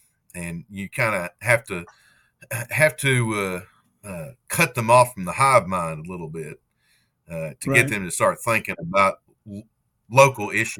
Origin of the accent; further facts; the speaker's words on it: West Virginia, United States; where I grew up in West Virginia, and especially where I was when I was in high school, an area of the state, you know, that attracts a lot of folks who want to get away from, you know, from Eastern urban centers